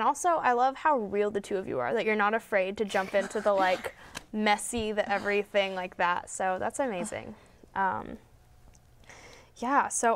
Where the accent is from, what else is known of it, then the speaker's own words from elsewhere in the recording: Tennessee, United States; I'm from Tennessee